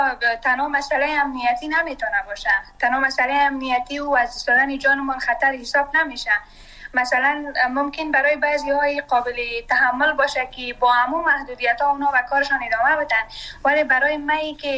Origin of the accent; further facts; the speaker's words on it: Afghanistan; مثلا من شخصا آرزویی را ندارم که وطنم ترک کنم، من سرمایه وطنم هستم، من اونجا درس خواندیم.